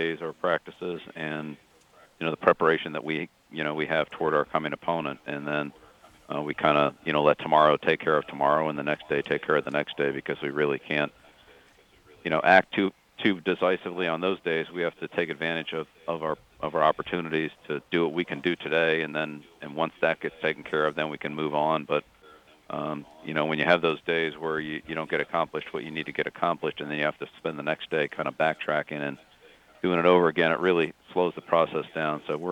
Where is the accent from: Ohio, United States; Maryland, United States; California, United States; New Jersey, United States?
Maryland, United States; Annapolis; I grew up in Annapolis and have a lot of close ties to the United States Naval Academy